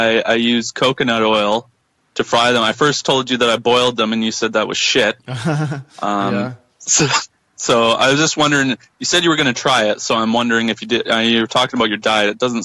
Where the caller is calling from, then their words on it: Canada; Well, I'm calling from Canada.